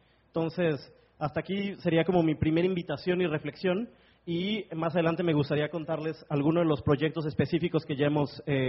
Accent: Mexico; Para mí como mexicano es más fácil ir al país

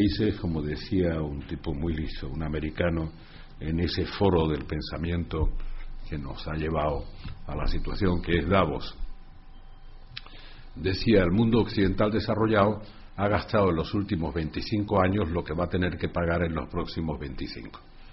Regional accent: Spain; Nosotros como españoles deberíamos hacer una reflexión

